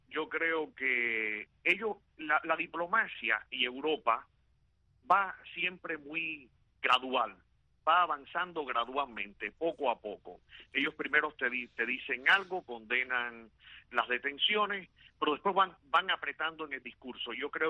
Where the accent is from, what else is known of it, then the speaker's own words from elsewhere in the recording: Cuba; somos cubanos y que tenemos derecho a opinar